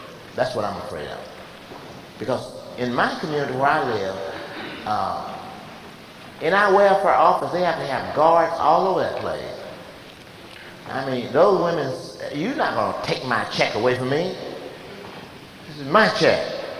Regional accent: the South, United States; accent: southern; Anything you misunderstood with my southern accent, you might have missed something.

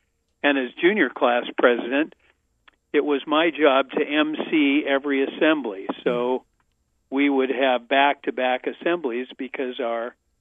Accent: Salem, Oregon, United States; Grew up in Salem, Oregon. Lived there until I graduated from Willamette, and then never lived there again. My folks lived in the same house for over 50 years, so it was a rather stable upbringing.

